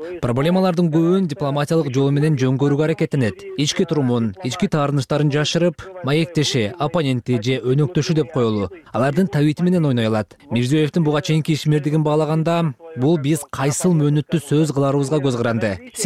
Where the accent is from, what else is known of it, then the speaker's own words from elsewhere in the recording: Samarkand, Samarqand Region, Uzbekistan; Өзүм ал премьер-министрликке чейин бир нече жыл губернаторлук кылган Самаркандтан болом.